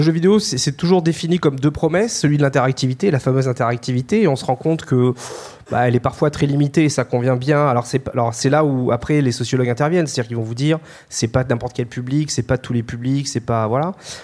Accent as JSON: {"language": "French", "region": "Nouvelle-Aquitaine", "country": "France", "said": "j'écoutais d'autant plus que je suis de Dordogne, en fait."}